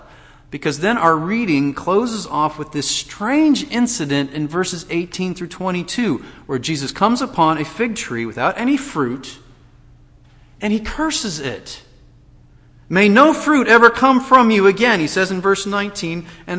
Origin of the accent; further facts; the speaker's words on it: Washington, United States; I think most of you know that I come from the Pacific Northwest, Washington State, the state that people make jokes about it.